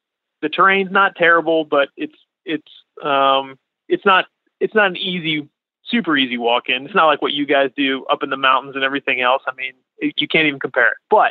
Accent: Latrobe, Pennsylvania, United States; I'm from near Pittsburgh, so a little town called Latrobe. You guys might know it for Rolling Rock beer and Arnold Palmer.

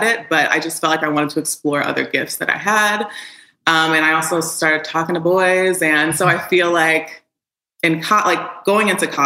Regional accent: Chicago, Illinois, United States; also born or lived in Houston; So I was born in Houston, but raised in Chicago.

